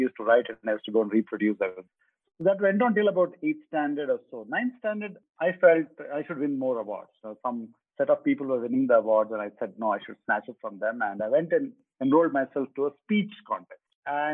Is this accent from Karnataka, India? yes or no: yes; Udupi, Karnataka, India; I grew up in a joint family, you know. So there were 26 people in my house, in my village. I grew up in Udupi.